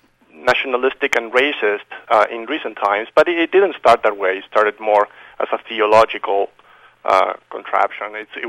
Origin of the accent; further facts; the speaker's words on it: Uruguay; now in United States; I was born in Uruguay, and I've been in the U.S. for over 20 years now.